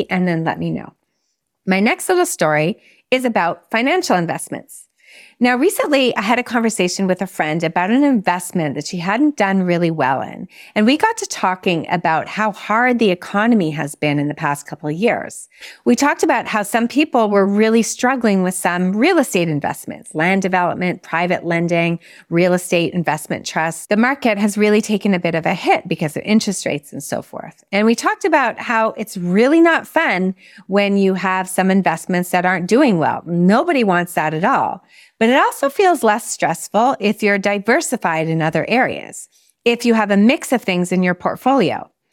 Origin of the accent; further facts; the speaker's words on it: Montreal, Quebec, Canada; moved away as an adult; now in Toronto, Canada; As you know, I'm from Canada. I'm born and raised in Montreal, Quebec, and I moved to Toronto, Ontario in my late 20s.